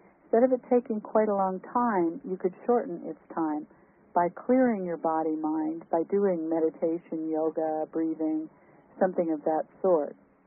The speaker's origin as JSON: {"language": "English", "country": "Canada", "moved": "yes", "said": "That was a call from Canada, which was my home country. I've been in this country for many years now, 22, I think, actually. But I have many friends in Canada, and we live right by the border."}